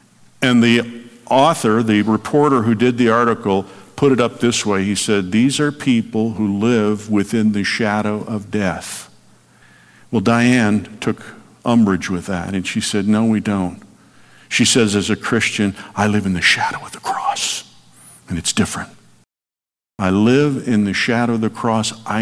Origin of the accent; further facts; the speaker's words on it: Indiana, United States; I'm from Indiana, but I don't honestly can't tell you where Frankfort, Indiana is.